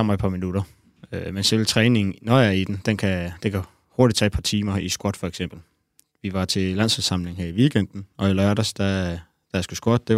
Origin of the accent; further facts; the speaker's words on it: Næstved, Zealand, Denmark; Jeg er fra Næstved.